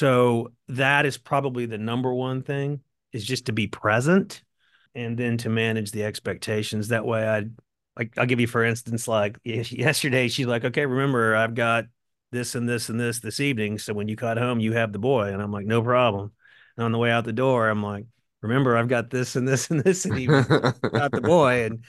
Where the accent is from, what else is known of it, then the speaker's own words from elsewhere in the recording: Norman, Oklahoma, United States; I mean, I grew up in Norman and I went to OU.